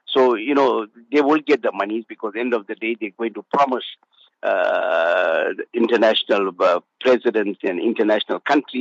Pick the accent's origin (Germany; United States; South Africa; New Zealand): South Africa; They're looking for mainly South African. Anywhere you're in the world you go, they say we are South African, are hardworking people.